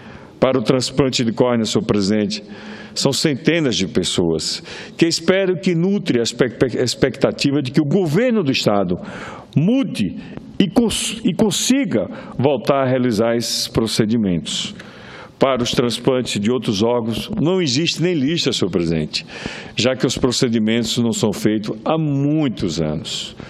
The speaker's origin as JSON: {"language": "Portuguese", "country": "Brazil"}